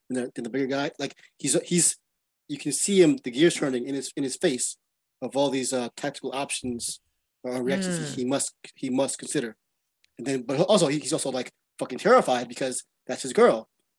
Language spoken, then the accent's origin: English; Brooklyn, New York, United States; I'm from New York, born in Brooklyn, Brooklyn, Queens, and the Bronx